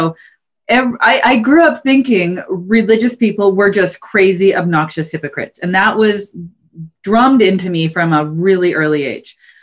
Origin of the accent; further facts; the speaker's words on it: Canada; I mean, we grew up in Canada, which is fairly not super Christian, to say the least.